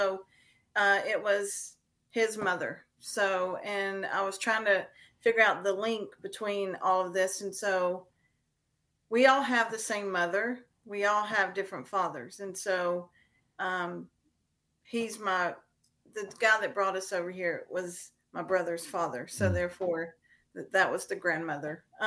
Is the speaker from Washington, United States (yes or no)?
no; North Carolina, United States; also born or lived in Spain; I was born in Spain, came to the States by a man who I thought was my father, dropped my siblings and I off in a small town in North Carolina, and then he disappeared.